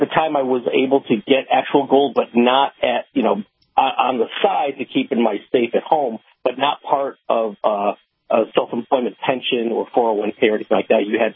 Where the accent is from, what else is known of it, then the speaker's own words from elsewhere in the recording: Connecticut, United States; I'm still from Connecticut. I got one foot in New Hampshire, one still in Connecticut.